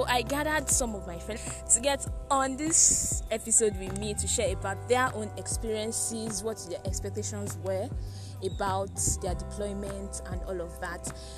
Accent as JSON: {"language": "English", "region": "Delta", "country": "Nigeria", "said": "I'm from Delta myself."}